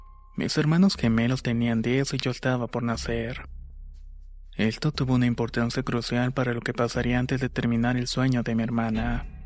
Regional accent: Chiapas, Mexico; now in United States; aunque estoy en Carolina del Norte, soy originario de Chiapas, México. Provengo de una familia muy diferente a lo normal.

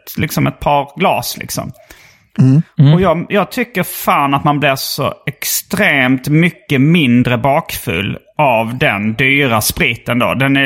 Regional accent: Skåne, Sweden; accent: Skåne; Bara för att jag pratar skånska, tror jag.

